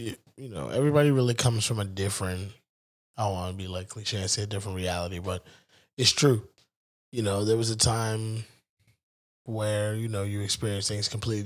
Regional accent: South Brunswick, New Jersey, United States; Because I grew up in South Brunswick. So, like, I was the only black kid in my class.

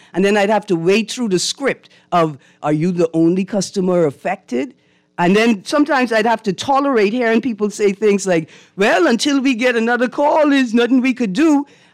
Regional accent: New Providence, Bahamas; And I grew up in the Bahamas where you didn't know when the power was going to be off and it was going to be on.

